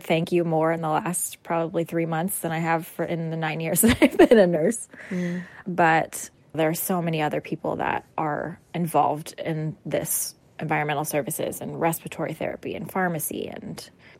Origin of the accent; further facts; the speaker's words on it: Midwest, United States; I'm from the Midwest, so very familiar with storms and tornadoes